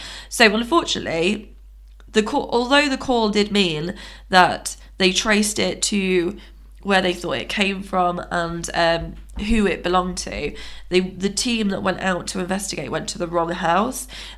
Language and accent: English; United Kingdom; We're from Britain. We're part of this.